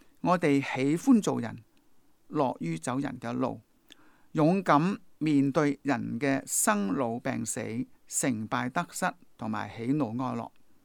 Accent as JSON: {"language": "Chinese", "country": "China", "said": "特别是我们中国人所说的智、仁、勇三大德"}